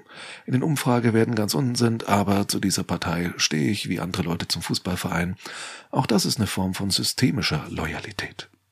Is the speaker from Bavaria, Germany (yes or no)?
yes; Nuremberg, Bavaria, Germany; Ich bin gebürtiger Nürnberger, ich weiß, wovon ich rede.